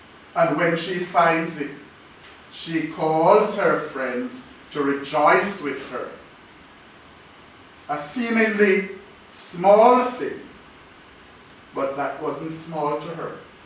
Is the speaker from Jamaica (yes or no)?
yes; Jamaica; growing up in Jamaica, in that Anglican church, with that east stained glass window, with Jesus the Good Shepherd and the sheep over his shoulder.